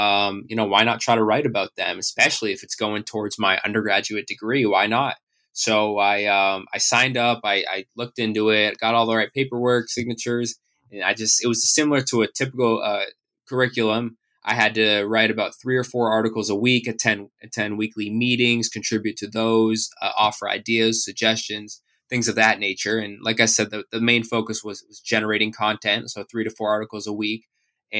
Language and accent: English; Ashland, Massachusetts, United States; So I was born and raised in Ashland, Massachusetts, which is about 30 minutes outside of Boston, Fenway Park area.